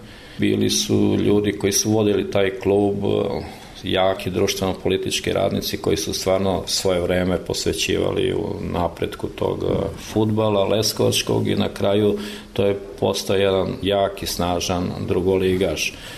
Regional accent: Vlasotince, Southern and Eastern Serbia, Serbia; Došli su neki glasovi do njega da postoji neko ko je od tamo, ko je dobar igrač

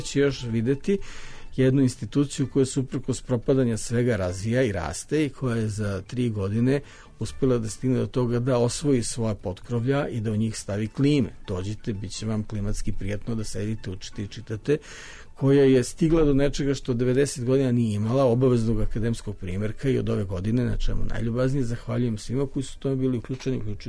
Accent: Serbia; I kao rezignirani Srbin hteo sam da kažem da taj težak zadatak nije nemoguć

